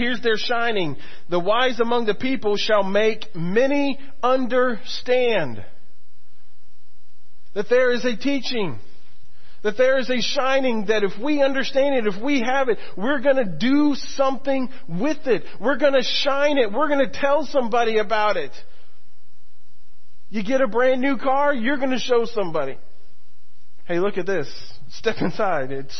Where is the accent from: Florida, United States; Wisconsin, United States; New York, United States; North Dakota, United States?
Florida, United States; Auburndale, which is about 20 minutes from my hometown.